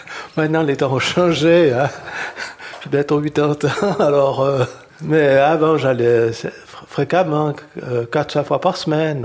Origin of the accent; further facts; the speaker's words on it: Payerne, Vaud, Switzerland; born there; Et en 1965, je suis revenu à Payerne, donc je suis né à Payerne